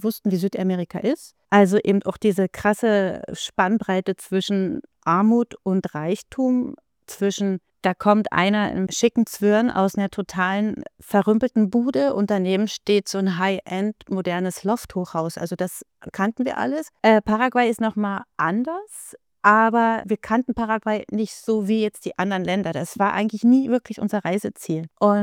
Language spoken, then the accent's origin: German; Saxony, Germany; Also ich bin gebürtige Lausitzerin, komme aus Ostsachsen und da gibt es ja das Bautzener Bergland.